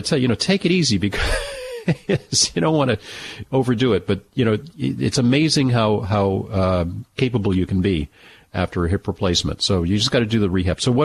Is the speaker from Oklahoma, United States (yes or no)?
no; Manhattan, New York, United States; let's talk first to Michael, who was calling from Manhattan, my hometown.